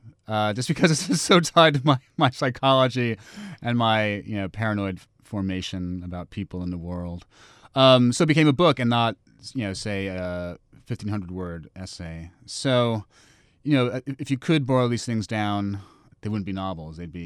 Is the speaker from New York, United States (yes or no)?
yes; New York City, New York, United States; So imagining an apocalypse for my hometown isn't that hard because I've seen it ruined.